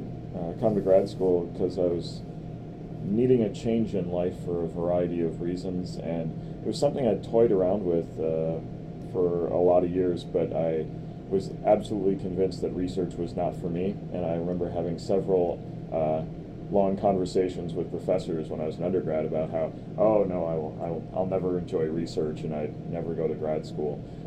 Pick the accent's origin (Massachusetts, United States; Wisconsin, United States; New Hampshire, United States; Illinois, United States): Wisconsin, United States; West Bend; I come from West Bend, which is Glenn Grothman country, and so West Bend is sort of the opposite of Madison.